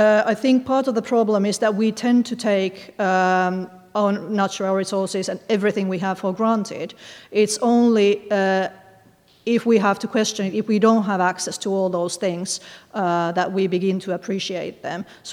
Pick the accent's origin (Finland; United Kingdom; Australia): Finland; I grew up in Finland. It's a country with huge freshwater resources per capita.